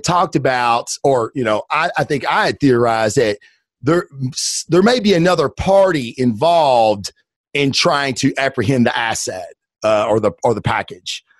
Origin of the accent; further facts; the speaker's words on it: the South, United States; I'm from the South. So growing up, every household had one of these.